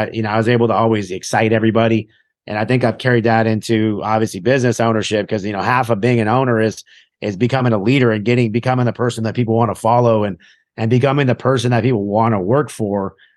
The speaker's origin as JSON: {"language": "English", "town": "Huntington Beach", "region": "California", "country": "United States", "tie": "born or raised there", "moved": "as an adult", "lives_now": "Cleveland, United States", "said": "I moved to Cleveland, Ohio. I mean, I grew up in California, you know, in Huntington Beach area pretty much my whole life."}